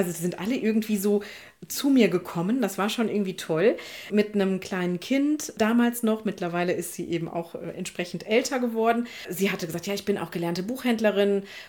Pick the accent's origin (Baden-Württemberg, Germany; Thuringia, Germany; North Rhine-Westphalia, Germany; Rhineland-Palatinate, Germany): North Rhine-Westphalia, Germany; Emmerich; ich habe ihn zweimal in Emmerich, da wo ich herkomme, im Stadttheater erlebt